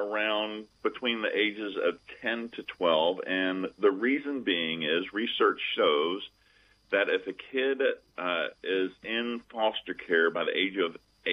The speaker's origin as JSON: {"language": "English", "region": "Georgia", "country": "United States", "said": "I am from North Georgia, though, Northeast Georgia."}